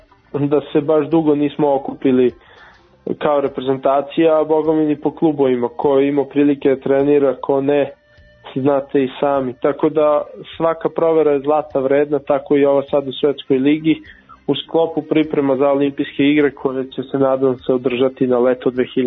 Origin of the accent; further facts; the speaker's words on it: Serbia; Mi smo Srbi i mi predstavljamo Srbiju